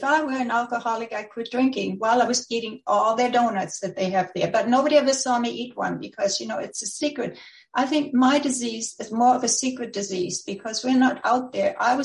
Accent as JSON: {"language": "English", "country": "Germany", "tie": "born or raised there", "said": "But when I grew up in Germany. That was a long time ago. When you look at my email, you can see 1939. So, you know, I'm 82 years old, which makes me the oldest one in the group."}